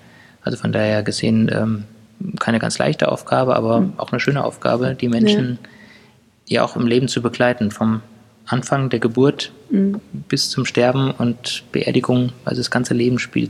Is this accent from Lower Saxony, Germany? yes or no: no; Fulda, Hesse, Germany; born there; ich komme gebürtig aus Fulda